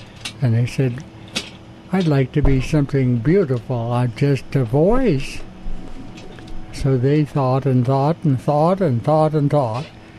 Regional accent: California, United States; born there; I was born in Quetzalli, which is now called the Fall River Valley. And it's in northeastern California, about 40 miles from Mount Shasta.

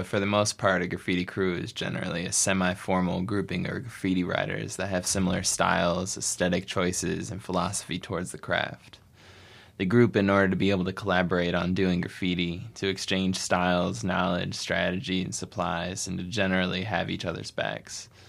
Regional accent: California, United States; All the people involved in this project at this time are born and raised in the Bay Area.

